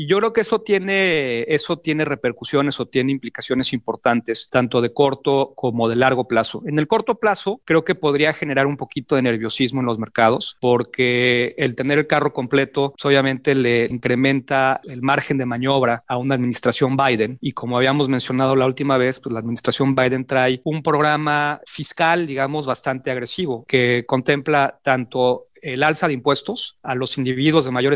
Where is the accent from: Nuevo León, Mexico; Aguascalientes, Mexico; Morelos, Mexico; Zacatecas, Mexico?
Nuevo León, Mexico; Monterrey; born there; Yo nací en Monterrey y soy de ascendencia escocesa.